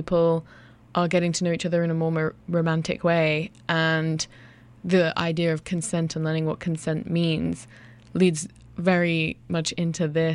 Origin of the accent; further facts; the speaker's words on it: England, United Kingdom; I'm from England